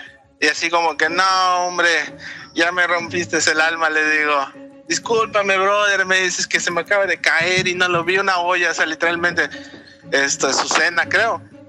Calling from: Mérida, Yucatán, Mexico; Yo soy acá, de Yucatán, de Mérida.

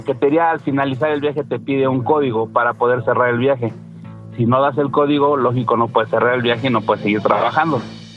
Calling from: Mexico City, Mexico; De la Ciudad de México.

